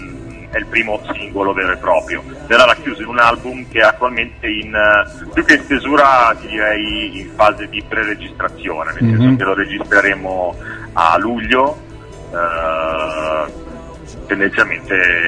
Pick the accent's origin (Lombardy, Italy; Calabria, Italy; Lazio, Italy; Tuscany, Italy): Lombardy, Italy; Milan; noi siamo di Milano